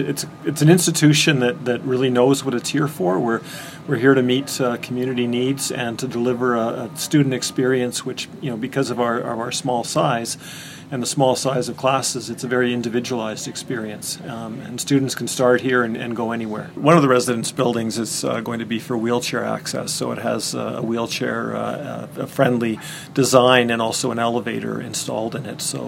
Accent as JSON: {"language": "English", "town": "Winnipeg", "region": "Manitoba", "country": "Canada", "said": "I am from Winnipeg, and so this is quite a difference."}